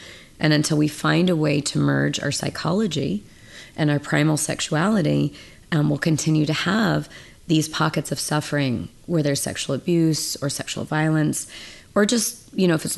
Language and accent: English; Mendocino, California, United States; Northern California. I grew up in Mendocino in a log cabin, no electricity, no running water.